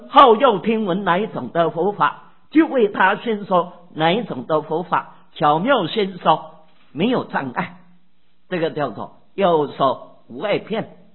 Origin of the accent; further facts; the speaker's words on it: China; 对美国人他所说的就是美国话，对我们中国人讲的就是中文啊。